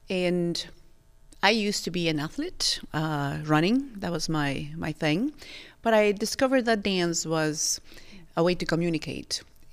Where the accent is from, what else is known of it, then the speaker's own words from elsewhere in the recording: Mexico City, Mexico; So yes, I was born and raised in Mexico City, big city.